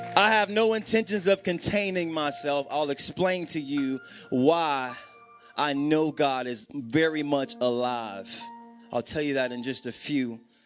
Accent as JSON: {"language": "English", "region": "South Carolina", "country": "United States", "said": "It's okay. I'm from South Carolina. South Carolina won it."}